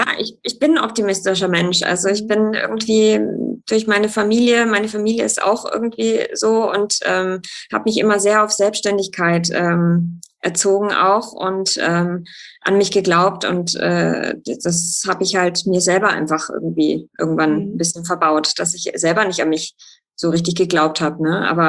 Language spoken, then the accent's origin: German; Munich, Bavaria, Germany; ich bin ja aus München